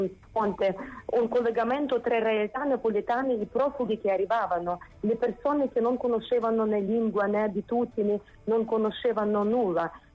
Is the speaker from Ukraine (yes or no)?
yes; Ukraine; now in Italy; visto che io sono ucraina di origine